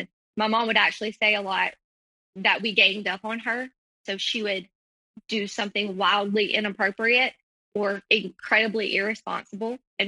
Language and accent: English; United States; And I come from a minority community. We're Native American.